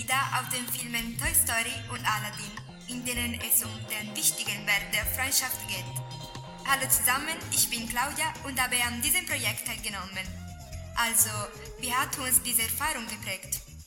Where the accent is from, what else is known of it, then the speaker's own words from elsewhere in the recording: Italy; German is a second language; meine Aussprache zu trainieren, da es als Italienerin sehr schwierig ist, einige Wörter auszusprechen.